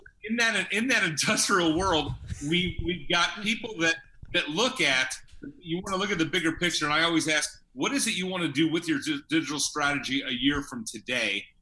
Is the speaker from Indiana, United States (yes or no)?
no; Michigan, United States; I'm originally from Michigan. So when I think industrial, I'm thinking Detroit, right?